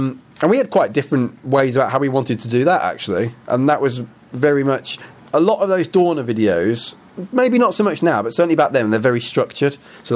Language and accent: English; West Midlands, United Kingdom; going back to when I was growing up in Warwickshire.